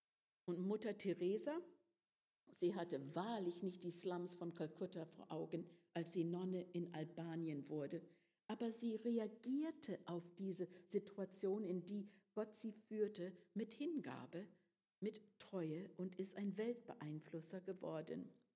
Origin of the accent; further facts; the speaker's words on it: Canada; Ein Sänger aus meinem Heimatland Kanada